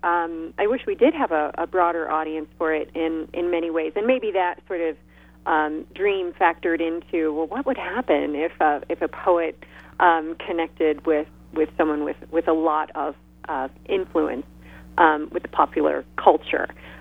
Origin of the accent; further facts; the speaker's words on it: Omaha, Nebraska, United States; and then I will go back to my hometown of Omaha